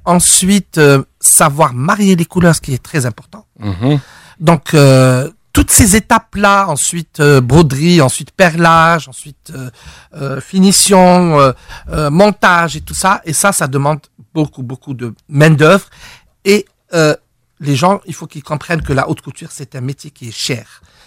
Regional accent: Algiers, Algiers Province, Algeria; moi je suis d'Alger, je suis né à Alger, donc le Calaco, il est dans mon sang.

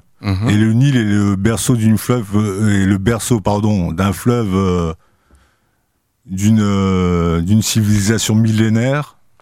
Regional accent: Algeria; je suis binationaux, je suis algérien et français de nationalité.

